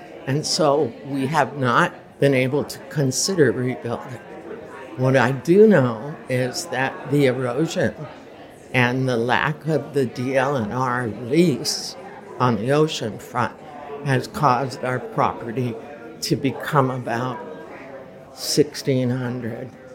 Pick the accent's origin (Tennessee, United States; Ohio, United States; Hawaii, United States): Hawaii, United States; Lahaina; And I grew up in Lahaina, right upstairs at my mom's place.